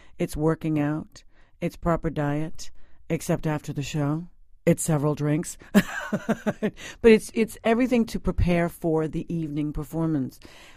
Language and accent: English; Long Island, New York, United States; I grew up on Long Island.